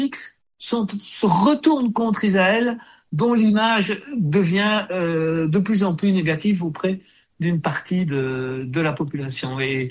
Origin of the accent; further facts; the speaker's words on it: Belgium; moi, en tant que Belge, je ne souhaite pas qu'ils viennent en Belgique et en Europe.